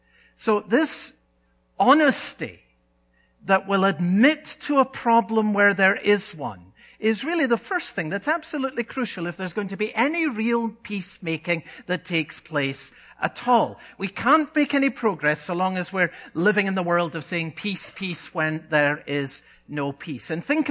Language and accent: English; Scotland, United Kingdom; as a boy growing up in Scotland